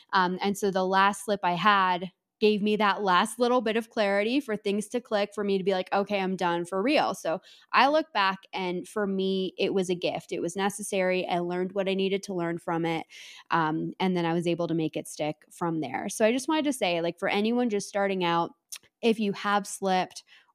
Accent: Canada; I am Canadian and I am the biggest baby about the cold.

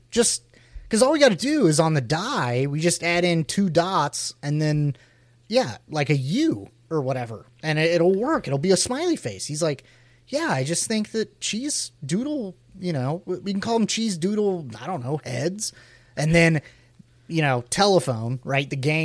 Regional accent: Midwest, United States; growing up in the Midwest like I did

